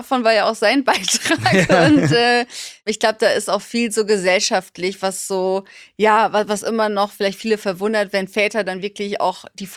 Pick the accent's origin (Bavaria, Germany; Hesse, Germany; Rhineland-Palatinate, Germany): Bavaria, Germany; Munich; ich komme aus München